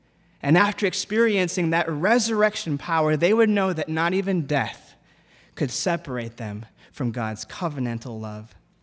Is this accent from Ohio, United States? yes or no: no; Detroit, Michigan, United States; moved away as an adult; also born or lived in Ethiopia / England; now in Washington, United States; But then after growing up in Detroit, I got the call to overseas missions and found myself in Ethiopia for a number of years, where I met my British wife.